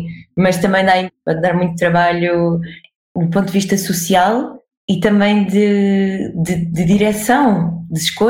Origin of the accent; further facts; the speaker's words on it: Oeiras, Lisbon, Portugal; Nasci em Lisboa, cresci entre Oeiras e Lisboa, vivi a minha infância em Oeiras e depois cresci entre os dois